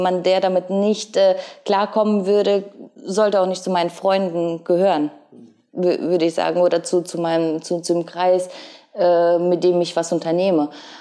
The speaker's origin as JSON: {"language": "German", "country": "Ukraine", "said": "Ich komme aus der Ukraine"}